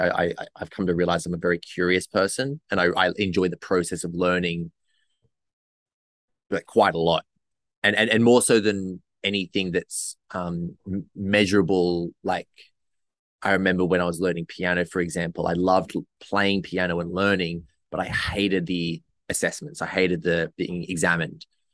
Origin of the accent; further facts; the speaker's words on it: New South Wales, Australia; also born or lived in Newcastle; Now I Australian. I grew up on. Well, I was born in Newcastle. I moved to the Central Coast. Well, I was moved to the Central Coast when I was three. Was no choice of my own, I guess. And we lived here for my entire adolescence and teenage years, on the Central Coast, New South Wales.